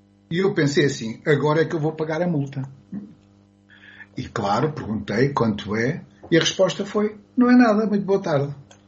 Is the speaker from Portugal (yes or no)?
yes; Portugal; Eu sou português, não é? Nascido já há mais de 6 décadas e, portanto, tenho as qualidades e os defeitos, espero eu, de todos os meus concidadãos. E vivendo no estrangeiro